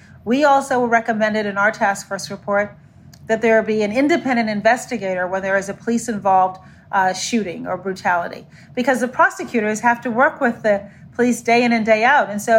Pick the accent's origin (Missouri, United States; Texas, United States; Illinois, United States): Illinois, United States; Chicago; my hometown of Chicago, where Laquan McDonald was shot 16 times by police